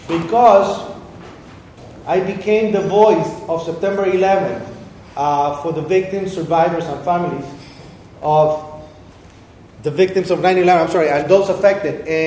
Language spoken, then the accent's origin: English; Puerto Rico; born there; because I was born in Puerto Rico